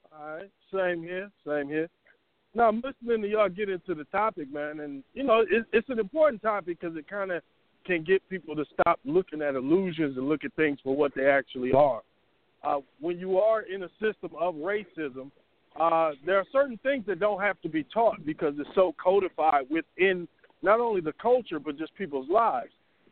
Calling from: Atlanta, Georgia, United States; I'm in Atlanta, man.

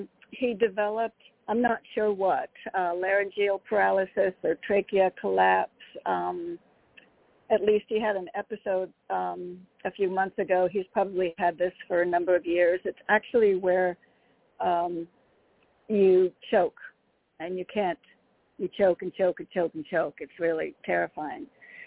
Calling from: Connecticut, United States; from Connecticut.

